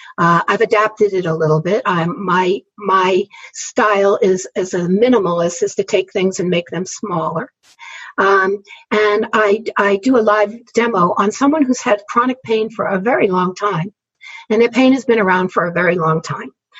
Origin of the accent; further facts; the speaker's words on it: New England, United States; So I'm originally from New England, although I'm stuck down here in South Jersey outside of Philadelphia.